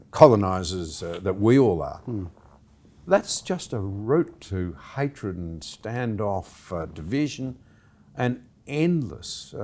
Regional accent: Gunnedah, New South Wales, Australia; I grew up in the Gunnedah area, went to school in Gunnedah.

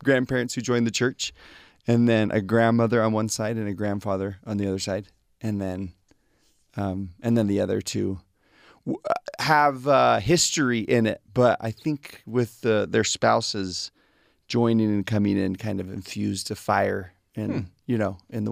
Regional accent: Sugar Land, Texas, United States; I'm from Texas, Sugarland, Texas.

